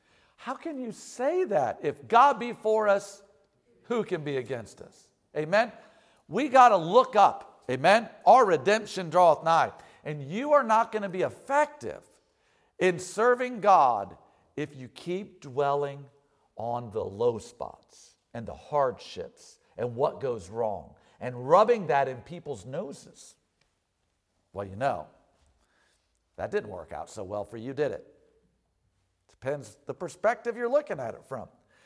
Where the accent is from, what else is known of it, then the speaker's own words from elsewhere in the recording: Akron, Ohio, United States; But I was raised in Akron, Ohio. Akron, Ohio it's right outside of Cleveland.